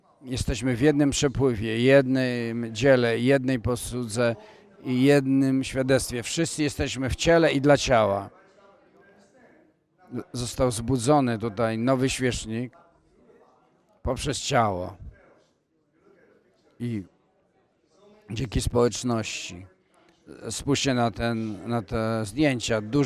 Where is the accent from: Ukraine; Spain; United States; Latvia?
Spain; Oni są braćmi z Francji, a ja jestem z Hiszpanii. Ja mieszkam w Hiszpanii.